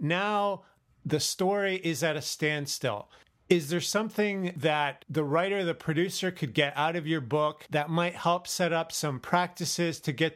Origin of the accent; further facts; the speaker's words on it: New York, United States; born there; I was born in New York, so I have a legitimate connection.